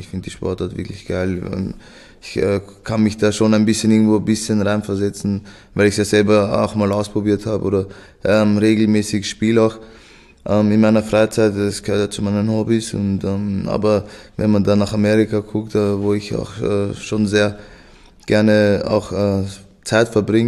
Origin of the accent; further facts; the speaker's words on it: Vienna, Austria; Ich bin ja in Wien geboren, da aufgewachsen